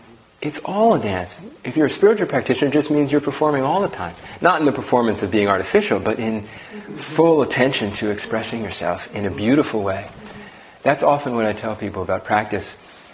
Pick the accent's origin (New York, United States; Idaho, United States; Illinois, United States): New York, United States; New York City; now in Portland, United States; You know, I grew up in New York City, and my parents really liked dance, modern dance, you know, so we go to modern dance, and I really developed a taste for